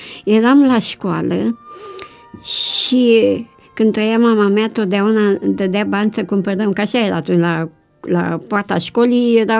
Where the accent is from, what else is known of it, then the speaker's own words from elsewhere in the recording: Bucharest, Romania; born there; moved away; M-am născut în București. Părinții mei au fost adventiști, dar eu am plecat afară.